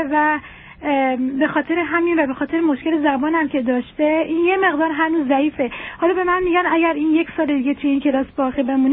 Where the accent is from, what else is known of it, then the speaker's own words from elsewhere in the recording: Iran; moved away; ما 2 سال از ایران اومدیم